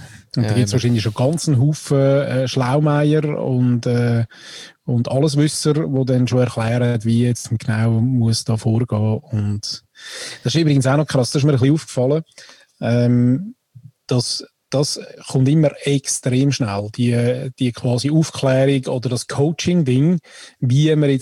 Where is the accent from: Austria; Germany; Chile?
Austria; ich bin Österreicher.